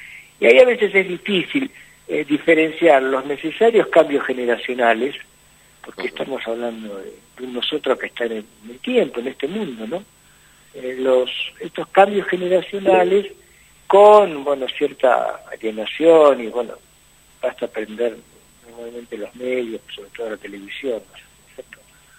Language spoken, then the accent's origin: Spanish; Argentina